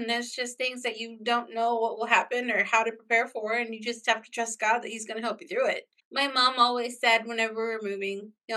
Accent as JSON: {"language": "English", "region": "Maine", "country": "United States", "said": "since we're both from Maine, it's like every time there was a transition in our life or a redirection, or we don't know what we're going to do yet or where we're going to land, we'd be going back to Maine."}